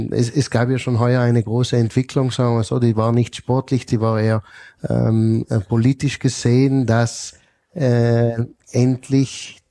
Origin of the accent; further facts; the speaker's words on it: Klobenstein, South Tyrol, Italy; hätte man auch bei uns in Ritten oben, in Klobenstein, hätte man ein cooles Projekt dem IOC vorgestellt